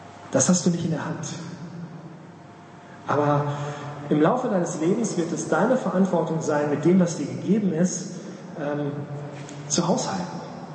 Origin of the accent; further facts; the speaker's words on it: Bielefeld, North Rhine-Westphalia, Germany; Kommt aus meiner Heimatstadt Bielefeld.